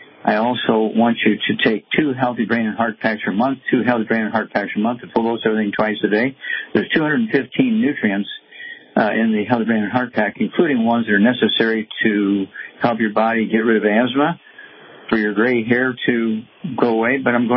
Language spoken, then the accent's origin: English; Missouri, United States; And Chuck, let's go to Missouri, my home state, and let's see here, William.